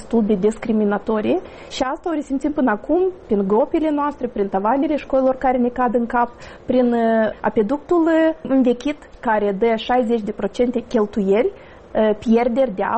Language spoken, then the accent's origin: Romanian; Bălți, Moldova; L-am felicitat pe Renato Osatăi pentru că vin din Bălți și îl cunosc mai bine pe Renato Osatăi.